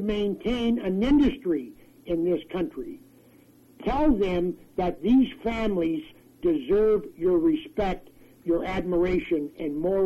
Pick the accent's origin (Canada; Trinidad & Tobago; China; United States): Canada; it saddens me to think that as a Canadian, that my rights are being infringed upon